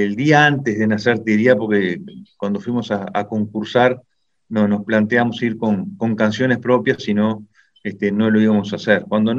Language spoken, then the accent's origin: Spanish; 25 de Agosto, Florida, Uruguay; born there; un pueblito, 25 de agosto, que es donde yo nací.